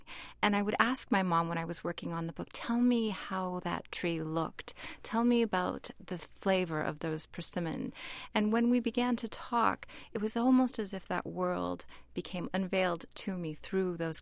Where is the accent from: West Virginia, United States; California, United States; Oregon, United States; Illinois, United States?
California, United States; many of these scents, as you say, were familiar to me growing up in California. Our world was very much an Iranian one. The one we recreated in California was an Iranian world.